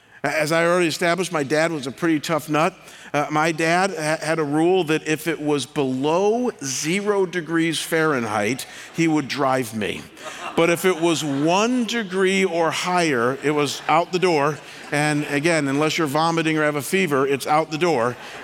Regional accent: Chagrin Falls, Ohio, United States; This is a map of my hometown that I grew up in. My hometown is called Chagrin Falls, Ohio. It's 4,000 people.

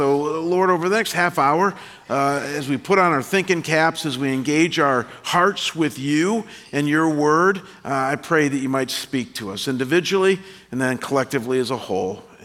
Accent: Midwest, United States; I come from the Midwest, and when I was pastoring in Detroit, Michigan for 10 years in the early 90s

